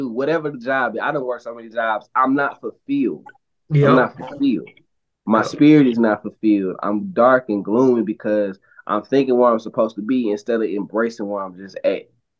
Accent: the South, United States; So I was like, nah, I'm from the South. I cannot do this.

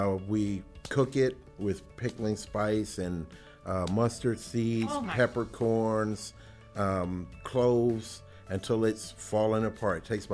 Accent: Chicago, Illinois, United States; As I said, I am from Chicago, so we shred our corned beef.

